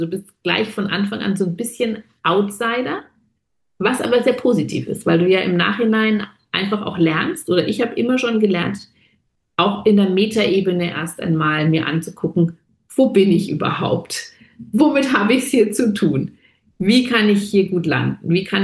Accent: Germany; meine Mutter war ja deutsch. Also ich bin in Deutschland geboren, komplett deutsch aufgewachsen.

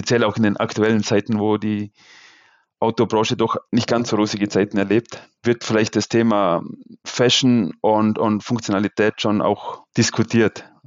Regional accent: Austria; Ich komme sozusagen aus den Bergen von Österreich und ich fühle mich da wohl.

